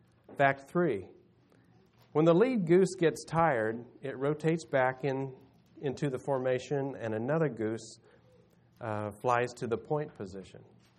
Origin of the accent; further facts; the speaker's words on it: Kansas City, United States; growing up in Kansas City, if your roof needed shingled, you went and bought all the stuff, and the next weekend all these church guys showed up at your house